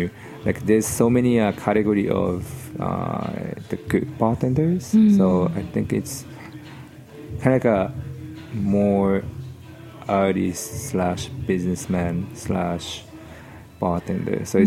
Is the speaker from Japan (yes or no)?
yes; Japan; English is a second language; now in New York, United States; I grew up in Japan. I spend time here in New York and outside of Japan these days. But yeah, I grew up in Japan.